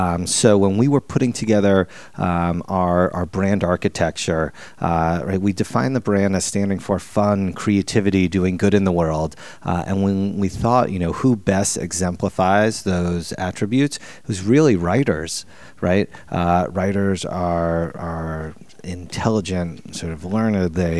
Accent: New York City, New York, United States; because I grew up in New York City

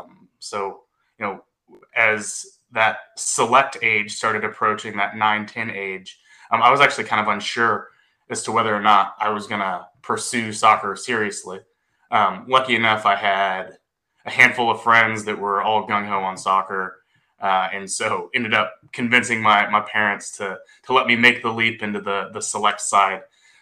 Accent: Grapevine, Texas, United States; I'm from Grapevine, Texas, grew up in Grapevine.

